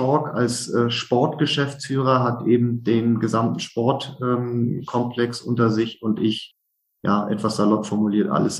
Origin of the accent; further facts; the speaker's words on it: Uelzen, Lower Saxony, Germany; born there; Bin geboren in der Lüneburger Heide in Uelzen zwischen Hamburg und Hannover